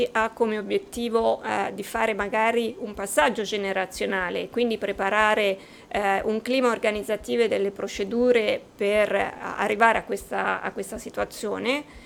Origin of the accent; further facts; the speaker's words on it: Arezzo, Tuscany, Italy; Sono di Arezzo e quindi insomma sono felice di essere qua